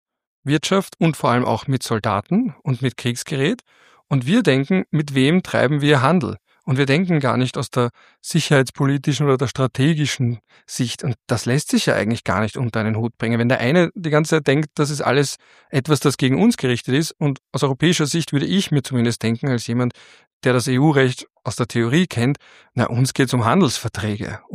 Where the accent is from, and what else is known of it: Austria